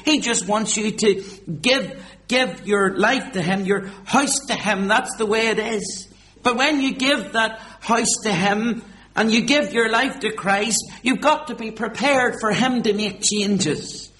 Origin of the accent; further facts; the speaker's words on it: Belfast, Northern Ireland, United Kingdom; I was brought up in East Belfast